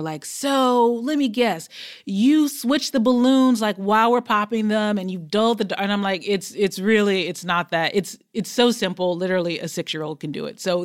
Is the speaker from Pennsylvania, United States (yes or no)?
no; Detroit, Michigan, United States; I'm from Detroit.